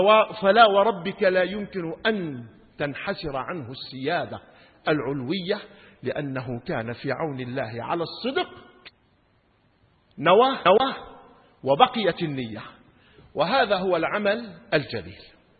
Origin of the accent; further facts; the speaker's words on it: Syria; accent: Levantine (Shami); بس يعني هيك على ترتيبه كما نقول في لهجتنا الشامية على عجره وبجره